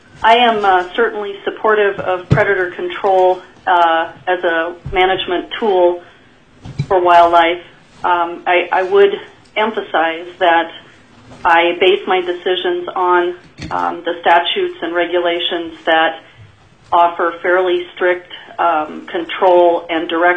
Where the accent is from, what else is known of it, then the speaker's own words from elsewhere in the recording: Fairbanks, Alaska, United States; now in Tok Cutoff, United States; I was born and raised in Fairbanks, grew up hunting with my family. I moved to the Tow Cutoff in 1984 and have lived here since that time.